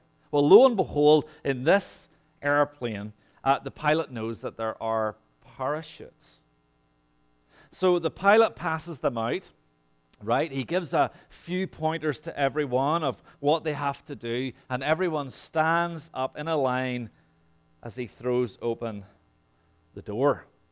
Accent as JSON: {"language": "English", "country": "Ireland", "said": "I'm from Ireland. Guys from Ireland don't do massage, right?"}